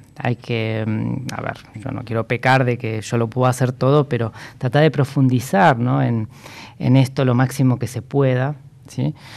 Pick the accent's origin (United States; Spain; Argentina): Argentina; Buenos Aires; Yo soy de Devoto, entonces de mugre no se habla mucho por ahí.